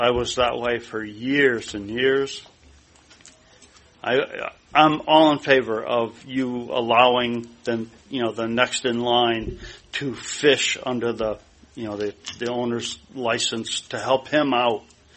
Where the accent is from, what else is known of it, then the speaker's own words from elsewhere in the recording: Vinalhaven, Maine, United States; I'm from Vinyl Haven.